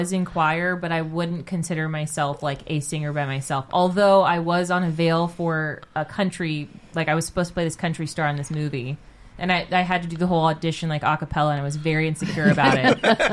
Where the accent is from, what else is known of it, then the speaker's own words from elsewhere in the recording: Los Angeles, California, United States; born there; also born or lived in North Hollywood; I was born in North Hollywood, so I'm from Los Angeles.